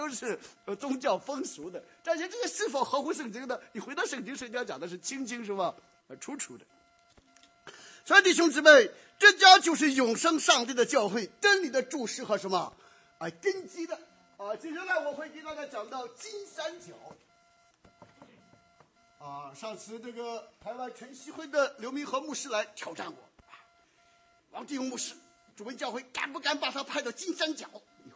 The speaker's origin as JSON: {"language": "Chinese", "region": "Shandong", "country": "China", "said": "这个我们山东人还有这个酒文化"}